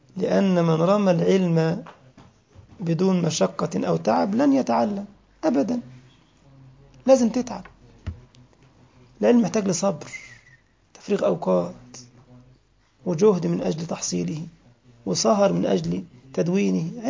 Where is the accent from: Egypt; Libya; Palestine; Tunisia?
Egypt; ده عندنا في مصر يا عمار